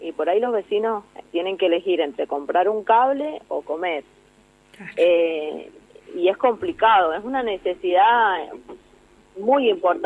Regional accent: San Rafael, Mendoza, Argentina; Somos de San Rafael, nuestro barrio Costa Esperanza está en el margen del río Diamante

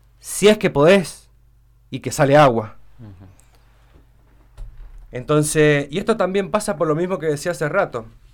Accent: Lavalle, Mendoza, Argentina; me crié en mi infancia en 3 de Mayo, después nos fuimos al barrio República del Perú, ya hace más de 30 años.

